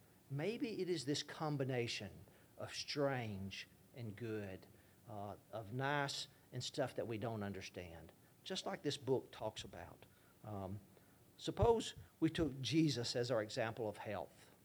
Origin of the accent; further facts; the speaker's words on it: Alabama, United States; I'm from Alabama. I just realized I'm saying nice in a week.